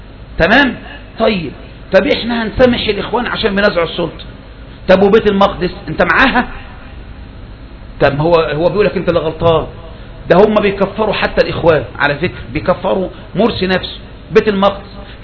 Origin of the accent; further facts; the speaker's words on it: Egypt; ما احنا مصريين اهو